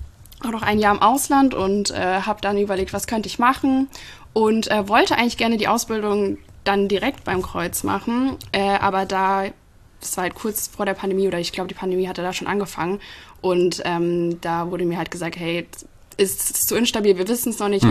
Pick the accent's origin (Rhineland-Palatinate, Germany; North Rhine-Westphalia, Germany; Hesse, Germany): Hesse, Germany; Fulda; Also ich komme eigentlich auch direkt aus Fulda, also aus Sickels, für die, die es noch genauer wollen.